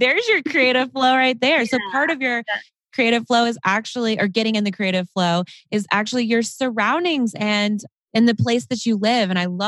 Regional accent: North Carolina, United States; I grew up in North Carolina, but I don't know if everybody else knows where that is.

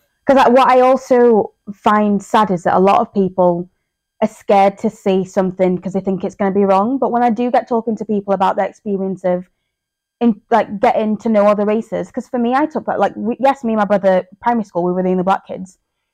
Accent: England, United Kingdom; Because especially growing up in England, we were never ever taught about Irish history.

